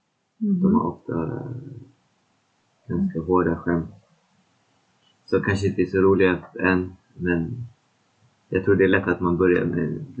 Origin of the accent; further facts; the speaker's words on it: Sweden; jag är ju ändå svensk, så vi svenskar gillar sånt där